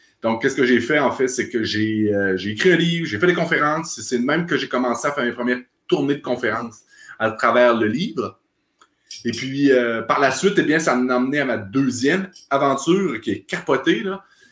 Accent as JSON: {"language": "French", "town": "Saint-Antonin", "region": "Quebec", "country": "Canada", "tie": "born or raised there", "said": "Moi, je viens de Rivière-du-Loup, mon village natal, Saint-Antonin, petit village associé à juste à côté de Rivière-du-Loup."}